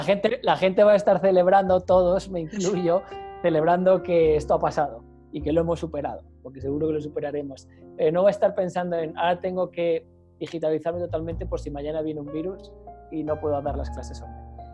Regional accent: Spain; moved away as an adult; now in Colombia; como español que vive en Colombia hace ya muchos años

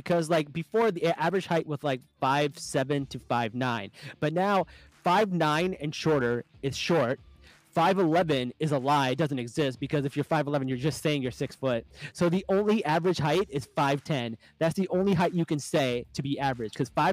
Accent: Pakistan; Like, we're Pakistani. We don't know.

